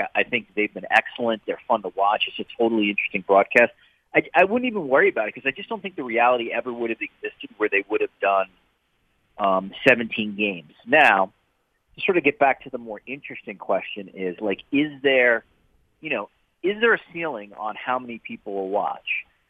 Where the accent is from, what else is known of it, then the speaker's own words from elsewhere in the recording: New York, United States; By the way, as a New Yorker, you know what the SEC is for us?